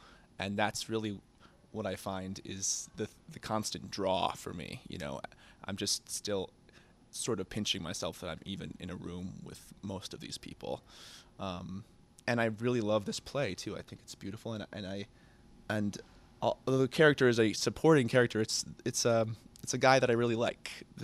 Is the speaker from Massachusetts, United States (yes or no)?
yes; Massachusetts, United States; And I came up to the beautiful Berkshires, as you said, my hometown